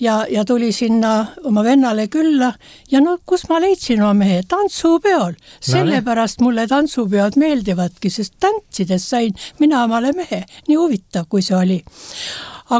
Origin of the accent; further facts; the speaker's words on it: Sindi, Pärnu County, Estonia; sünnilt olen ma pärnakas, aga ma olen muidu Sindi tüdruk ja mu lapsepõlv, no väga väike lapsepõlv möödus Sindis